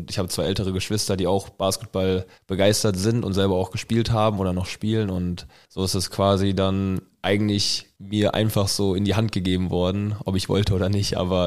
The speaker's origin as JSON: {"language": "German", "town": "Mettmann", "region": "North Rhine-Westphalia", "country": "Germany", "tie": "born or raised there", "lives_now": "Bamberg, Germany", "said": "in Düsseldorf bin ich aufgewachsen in der Nähe, in Mettmann. Dann bin ich nach Bamberg gekommen"}